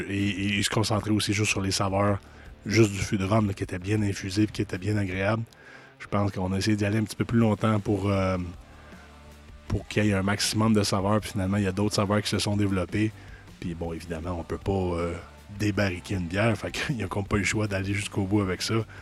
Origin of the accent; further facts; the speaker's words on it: Cowansville, Quebec, Canada; Moi, comme vous savez, je viens de Cowansville, là, dans les cantons de l'Est. Donc, la ville de Granby était la grande ville là, à laquelle on allait.